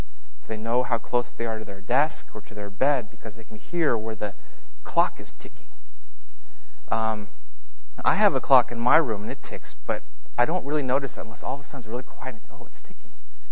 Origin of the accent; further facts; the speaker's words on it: Los Angeles, California, United States; I'm from Los Angeles, so I don't go camping a lot.